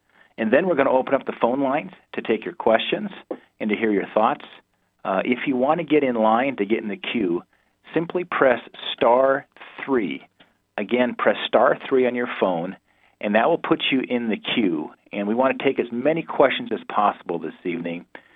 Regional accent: Bozeman, Montana, United States; I remember growing up in the Gallatin Valley. I was a Bozeman kid.

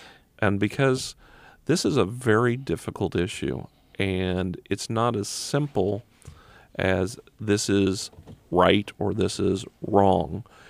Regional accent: Missouri, United States; I grew up in Clay County. I grew up on 120th Street. I now live on 128th, so I did not go far.

